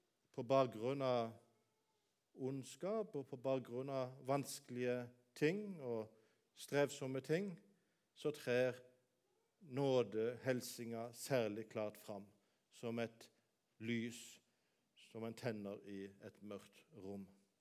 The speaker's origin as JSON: {"language": "Norwegian", "town": "Birkenes", "region": "Agder", "country": "Norway", "said": "det er en avdeling i Birkenes, der jeg kommer fra."}